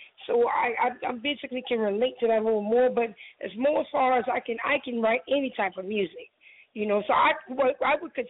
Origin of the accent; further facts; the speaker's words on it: United States; letting people know that was a neighborhood I was raised in in Westchester.